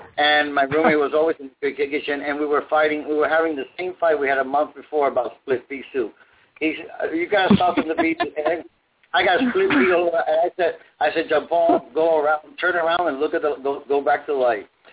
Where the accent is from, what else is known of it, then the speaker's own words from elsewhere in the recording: Cuba; Oh, I'm Cuban. I was born in Cuba.